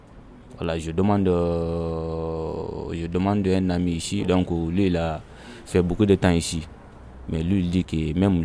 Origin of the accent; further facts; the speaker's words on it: Guinea; French is a second language; je viens de Guinée de Conakry.